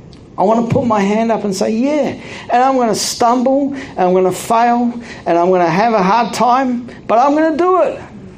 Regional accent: Canberra, Australian Capital Territory, Australia; It's because I was brought up in Canberra. I'm a Canberraite.

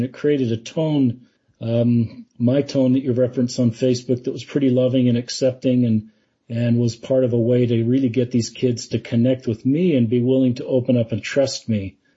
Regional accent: Salt Lake City, Utah, United States; I grew up in Salt Lake City. Went to a school in Salt Lake City, and we met at BYU.

